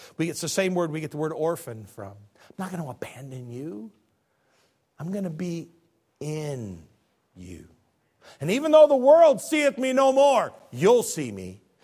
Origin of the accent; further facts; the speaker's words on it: Illinois, United States; Like my parents. I'm from Illinois. People call each other idiots all the time.